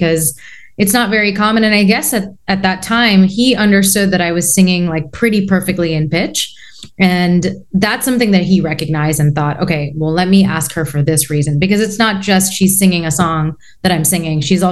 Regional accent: Queens, New York, United States; now in Los Angeles, United States; I'm born and raised in New York, in Queens specifically. I currently live in Los Angeles

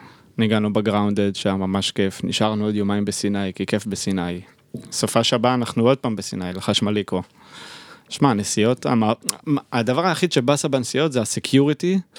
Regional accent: Kiryat Tivon, Northern District, Israel; now in Tel Aviv, Israel; מטבעון. מי יודע איפה זה טבעון?

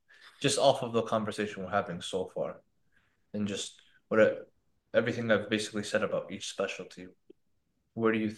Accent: New Jersey, United States; now in Florida, United States; I should have mentioned I'm from New Jersey, went to New Jersey Institute of Technology in Newark, New Jersey. Lived in Florida for 3 years and yeah, fell in love.

